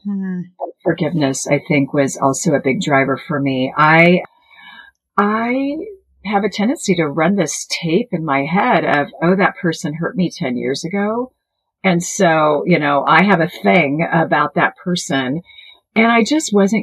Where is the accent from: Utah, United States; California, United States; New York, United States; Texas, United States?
California, United States; And then also growing up in California in the 70s and 80s, we had some sort of fruit fly.